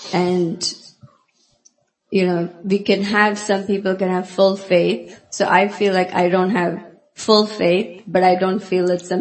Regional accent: India; I don't have any background, even though I'm from India, hearing these pastimes.

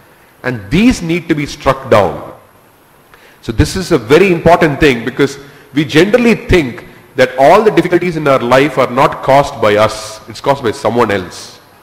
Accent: Kerala, India; since I'm from Kerala, and Kerala is the center of all Ayurveda. So when I was growing up as a child, there would be a lot of Ayurvedic medicines. I rarely grew up on allopathic medicines.

